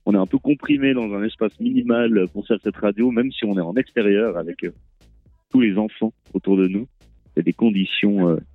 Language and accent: French; Lausanne, Vaud, Switzerland; Mais ça, c'est parce qu'on vient de Lausanne.